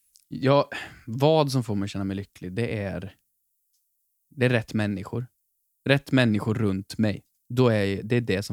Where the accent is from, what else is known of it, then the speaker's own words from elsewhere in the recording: Sunne, Värmland, Sweden; När jag var hemma i Sunne. Man gick fortfarande i högstadiet ungefär.